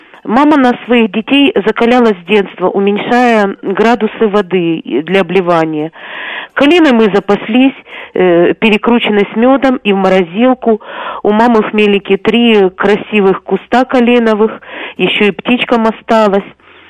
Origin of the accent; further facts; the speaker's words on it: Kyiv, Ukraine; я из Киева